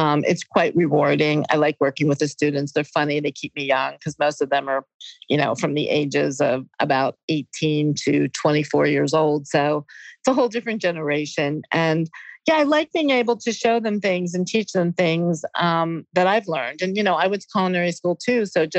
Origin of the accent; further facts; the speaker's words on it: United States; I'm an American pastry person. Like, as much as I love French pastry and I love Spanish pastry and Italian pastry, I grew up on sugary, sweet American desserts, you know what I mean?